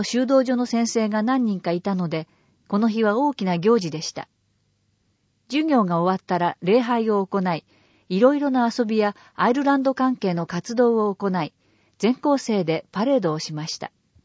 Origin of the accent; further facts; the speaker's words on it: Seattle, Washington, United States; Japanese is a second language; now in Japan; 3月は春が来ると感じますが、僕の出身地のシアトル市は大抵雨です。